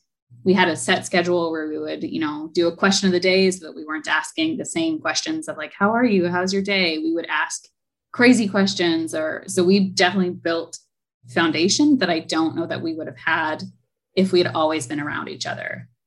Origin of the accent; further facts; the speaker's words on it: Alberta, Canada; now in Bahamas; So I am Canadian. I am from Alberta. We moved a lot as kids. So I'm a bit of a nomad by genetics, I suppose.